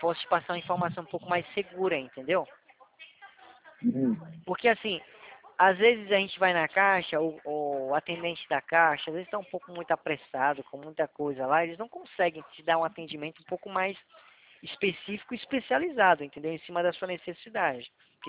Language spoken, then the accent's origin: Portuguese; Northeast Region, Brazil; Pessoal, eu sou nordestino, eu me senti no Nordeste aí.